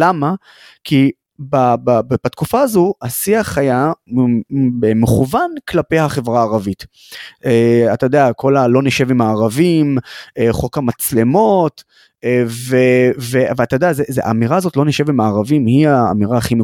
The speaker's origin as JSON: {"language": "Hebrew", "town": "Nazareth", "region": "Northern District", "country": "Israel", "tie": "born or raised there", "said": "אני גדלתי בנצרת כל חיי, ואני יודע את הבעיות של המגזר שלי"}